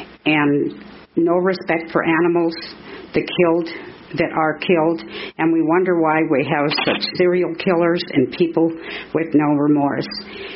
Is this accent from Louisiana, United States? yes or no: no; Phoenix, Arizona, United States; I'm from Phoenix.